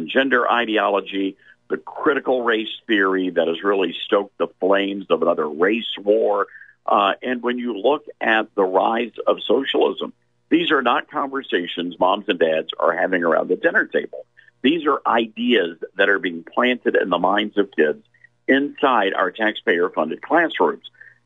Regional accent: Memphis, Tennessee, United States; We were doing a book signing in Memphis, which is my hometown

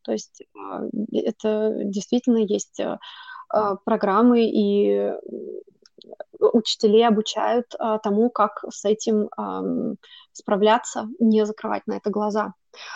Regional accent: Moscow, Russia; Но вот, например, если живешь в Москве, а я как раз из Москвы, там тоже, в общем-то, ты видишь вокруг себя такое многонациональное такое общество вокруг себя.

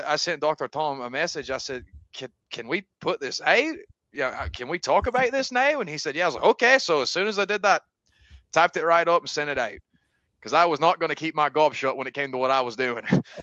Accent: Inverness, Scotland, United Kingdom; now in Tennessee, United States; I am from Scotland. I am originally from Inverness. … from Glasgow, Scotland. I have family there. I currently reside in Tennessee. So that is where you hear my accent from.

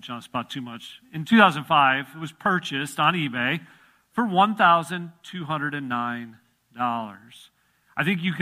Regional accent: Illinois, United States; I grew up in Illinois. That's a cornflake that is shaped like Illinois.

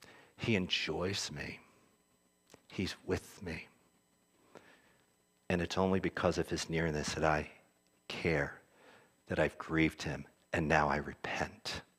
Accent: Philadelphia, Pennsylvania, United States; I'm from Philly. We tend to overstate things.

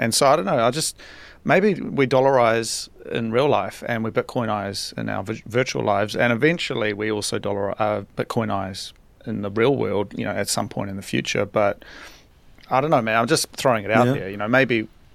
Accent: New Zealand; now in Japan; So I'm from New Zealand originally, but I live in Japan.

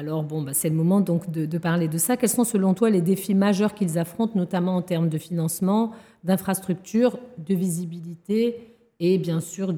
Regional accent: Morocco; now in London, United Kingdom; on parle de RDC, moi je viens du Maroc.

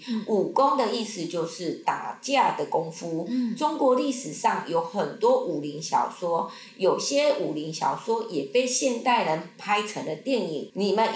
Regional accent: Taiwan; 连我们台湾人都会听不懂。

